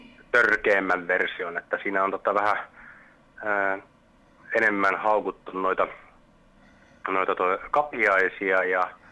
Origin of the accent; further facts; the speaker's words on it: Helsinki, Uusimaa, Finland; born there; Joo, no mä synnyin Helsingissä, mutta että Pohjois-Helsingissä Pihliksessä